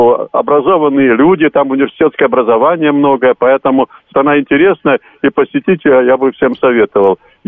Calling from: Moscow, Russia; я очень люблю Ленинград, и поэтому я из Москвы звоню.

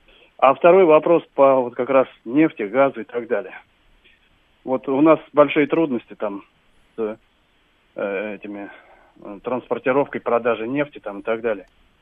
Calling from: Moscow, Russia; Я из Москвы звоню.

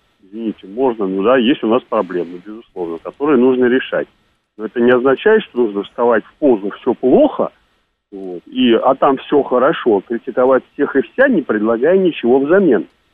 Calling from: Moscow Oblast, Russia; Подмосковье.

